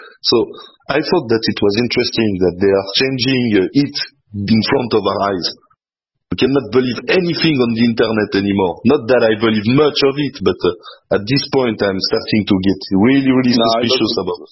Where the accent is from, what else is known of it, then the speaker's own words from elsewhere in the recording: Geneva, Switzerland; from Geneva, Switzerland